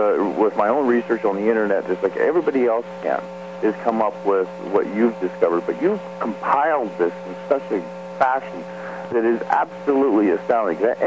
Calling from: Canada; here in Canada.

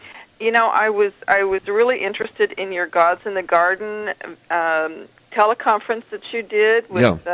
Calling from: Washington, United States; I'm from Washington State.

